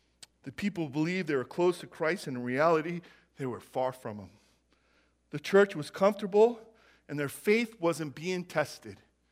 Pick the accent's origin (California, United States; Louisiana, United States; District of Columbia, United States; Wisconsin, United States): California, United States; Jackson; I grew up in Jackson, and I lived with my grandma for about 4 years, just outside of Jackson on Clinton Road